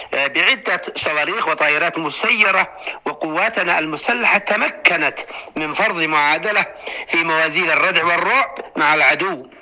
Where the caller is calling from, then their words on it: Sanaa, Amanat Al Asimah, Yemen; ونحن كيمنيين نترحم على شهدائنا